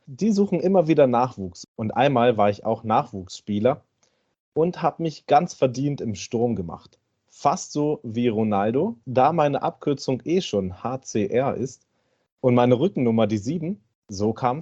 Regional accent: Hamburg, Germany; born there; also born or lived in Lübeck / Frankfurt / Tübingen; Geboren wurde ich in Hamburg, der Millionenstadt an der Elbe. Und gelebt habe ich nicht nur in Hamburg, sondern auch zwischen Hamburg und Lübeck, in Frankfurt, in Tübingen.

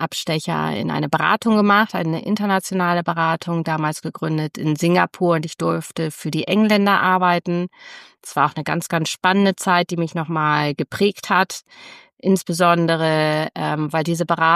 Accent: Bremen, Germany; now in Hamburg, Germany; Ich lebe jetzt seit mehr als 20 Jahren tatsächlich in Hamburg und das als Bremerin.

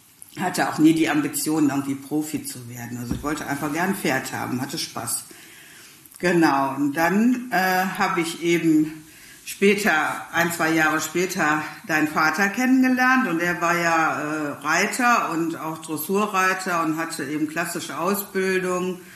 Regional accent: Remscheid, North Rhine-Westphalia, Germany; Also ich komme ja aus Remscheid, ich habe damals in Remscheid gewohnt.

